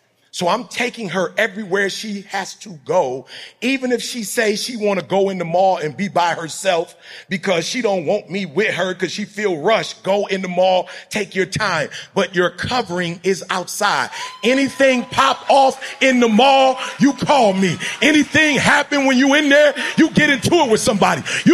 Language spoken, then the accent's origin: English; Chicago, Illinois, United States; She's not from Chicago. I'm from Chicago.